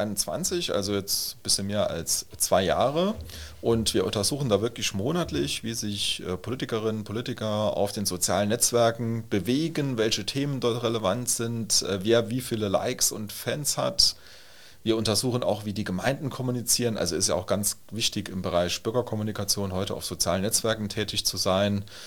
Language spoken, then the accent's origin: German; Tholey, Saarland, Germany; Also ich mache mal ein Beispiel aus meiner Heimatgemeinde Osttola.